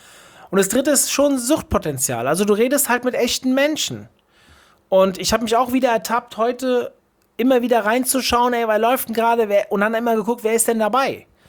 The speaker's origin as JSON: {"language": "German", "region": "Hesse", "country": "Germany", "said": "ich bin ja aus Hessen"}